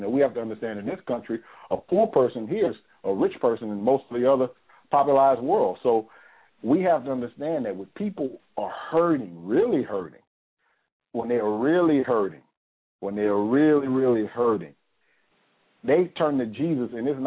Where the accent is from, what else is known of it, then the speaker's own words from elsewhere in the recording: New Orleans, Louisiana, United States; I'm from Louisiana. I'm from New Orleans. Born in New Orleans, raised in Louisiana. My daddy's from New Orleans.